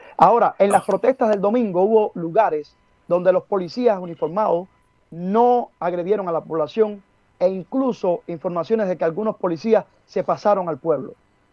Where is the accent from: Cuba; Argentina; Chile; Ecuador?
Cuba; now in United States; Y yo como cubano residente en los Estados Unidos, refugiado en este país